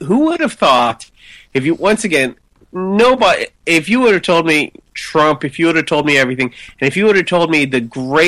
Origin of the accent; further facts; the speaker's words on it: Cincinnati, Ohio, United States; And tonight, I am your liberal Democrat … from Cincinnati, Ohio.